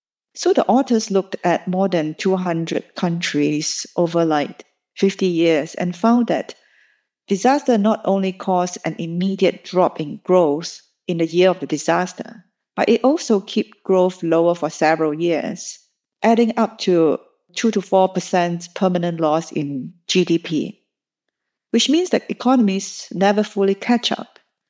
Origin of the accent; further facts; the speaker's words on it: Singapore; And so I'm a Singaporean